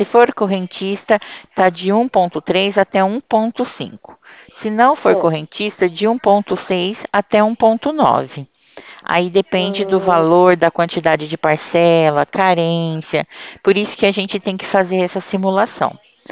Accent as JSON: {"language": "Portuguese", "region": "São Paulo", "country": "Brazil", "said": "O meu DDD, ele é 16, porque eu sou do estado de São Paulo"}